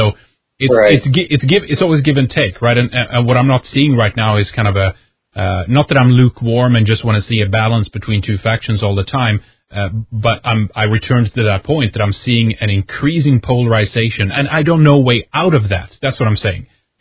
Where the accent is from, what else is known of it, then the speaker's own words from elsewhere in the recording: Sweden; I come from Sweden, so things there have been very differently politically.